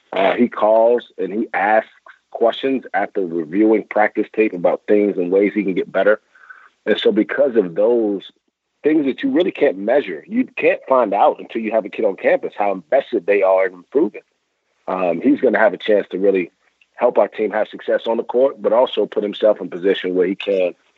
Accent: Brooklyn, New York, United States; I was fortunate growing up in Brooklyn, New York.

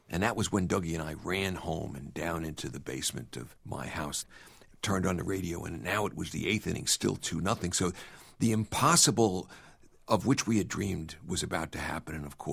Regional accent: Brooklyn, New York, United States; accent: Brooklyn; Well, I grew up in Brooklyn at the time when the Dodgers, the real Dodgers, were in Brooklyn. And as you can tell from this accent, I still carry Brooklyn with me.

